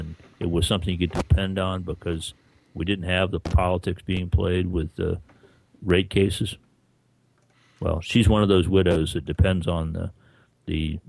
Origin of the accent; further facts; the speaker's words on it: Florida, United States; Yeah, but I grew up in Florida.